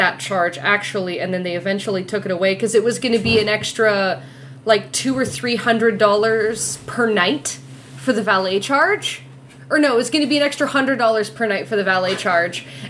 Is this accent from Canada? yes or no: yes; Canada; I don't know. I'm Canadian.